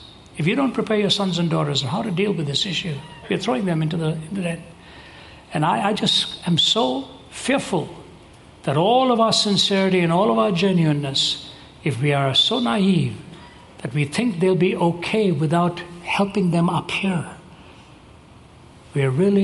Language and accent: English; India; now in North America; Yeah, India is always on my heart. I'm an Indian in my blood, and that's why I keep going back, keep going back.